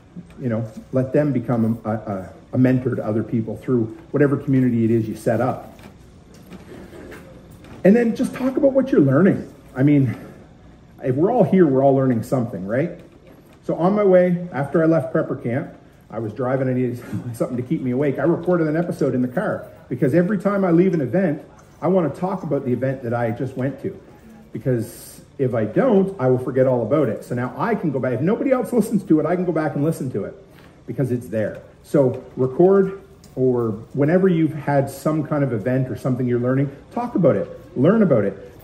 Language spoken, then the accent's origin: English; East Coast, United States; I grew up on the East Coast. Now, you guys will laugh at me, but do you notice I say out in a boat a little funny?